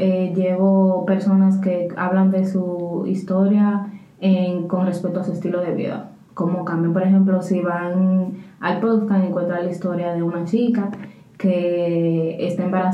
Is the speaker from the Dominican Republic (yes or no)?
yes; Dominican Republic; uno que viene de los países pobres como República Dominicana, que tú no tienes acceso a tanta cosa, cuando tú llegas aquí te vuelves loca.